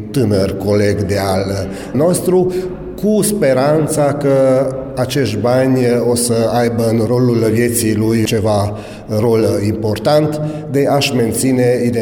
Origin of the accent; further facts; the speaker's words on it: Cluj-Napoca, Cluj County, Romania; Suntem jurnaliști din Cluj și din Transilvania